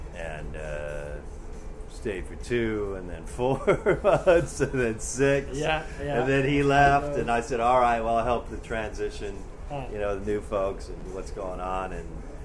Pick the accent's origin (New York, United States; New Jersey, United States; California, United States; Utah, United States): Utah, United States; Well, I grew up in Utah in the States, and I always loved music from an early age.